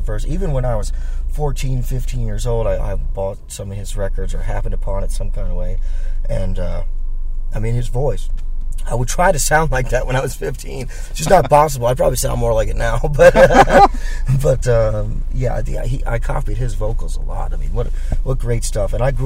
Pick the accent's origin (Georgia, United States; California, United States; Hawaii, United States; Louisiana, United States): Georgia, United States; Atlanta; We're from Atlanta, so we started in Atlanta.